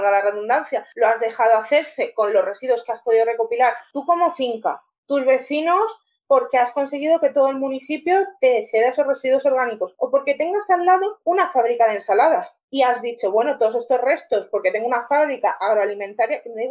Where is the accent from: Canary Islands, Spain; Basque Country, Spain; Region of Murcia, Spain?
Region of Murcia, Spain; Cartagena; y yo que vengo de Cartagena, vengo a decir que es que Murcia el agua no le va bien.